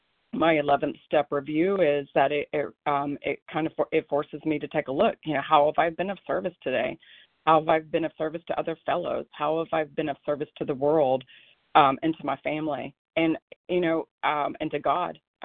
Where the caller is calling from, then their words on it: Oregon, United States; from Oregon.